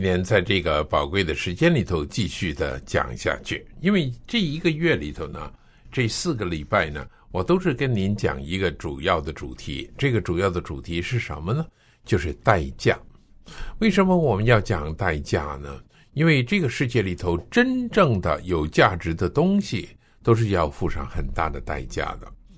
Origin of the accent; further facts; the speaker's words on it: northern China, China; 我在中国北方长大的，还在念小学的时候呢，我的大姐呢她已经念中学了。